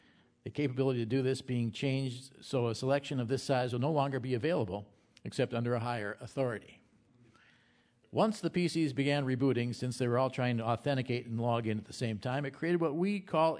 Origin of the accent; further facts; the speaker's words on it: Canada; You end up being Canadian at the strangest time.